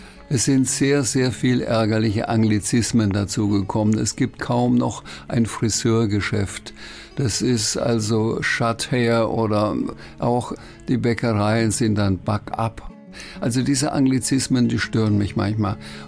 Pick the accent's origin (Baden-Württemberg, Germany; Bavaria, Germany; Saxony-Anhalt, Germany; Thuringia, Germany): Bavaria, Germany; accent: Franconian; ich bin ja auf dem Dorf aufgewachsen bei meinen Großeltern, falle ich sofort in den fränkischen Dialekt und dann spreche ich fränkisch mit rollendem R.